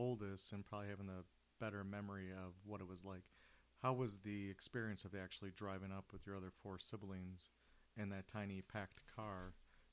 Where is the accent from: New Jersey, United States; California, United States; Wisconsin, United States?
Wisconsin, United States; Milwaukee; I'm 47, and I'm from Milwaukee, Wisconsin, and I've been coming up to Holiday Acres since 1972 with my family and friends.